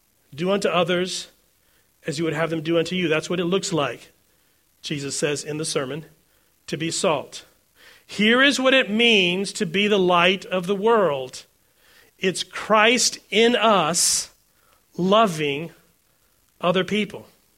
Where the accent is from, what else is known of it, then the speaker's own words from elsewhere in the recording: Houston, Texas, United States; I grew up in Houston, concrete jungles of Houston.